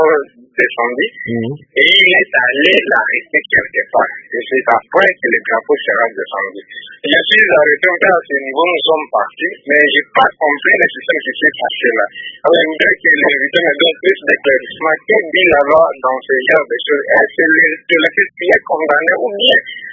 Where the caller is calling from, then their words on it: Mbandaka, Équateur, DR Congo; je suis chez nous à Mbandaka.